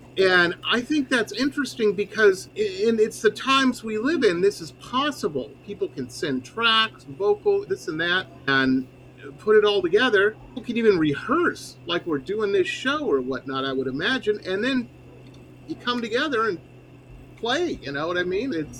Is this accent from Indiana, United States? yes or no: no; Detroit, Michigan, United States; I grew up in Detroit back in the 80s, a long time ago, when they were closing all the factories and whatnot.